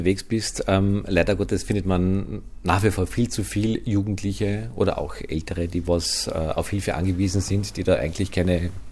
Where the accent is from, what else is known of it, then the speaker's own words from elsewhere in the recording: Austria; Also bei uns in Österreich ist es bei uns schwieriger anzuknüpfen, oder?